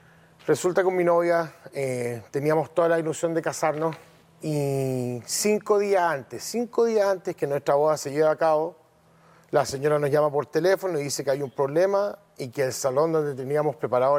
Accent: Chile; Nosotros somos chilenos, entonces teníamos todo planeado para hacerlo y no.

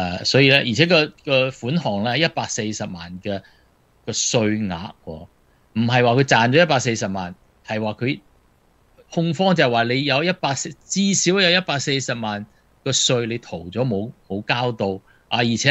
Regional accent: Guangdong, China; 我们广东人说

